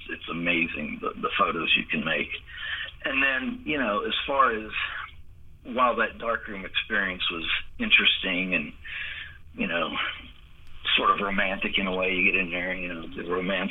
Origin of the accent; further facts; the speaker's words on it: Beaufort, South Carolina, United States; to Beaufort, South Carolina in 1974. I think I was about 13 years old at the time. And, you know, growing up in Beaufort, in my senior year in high school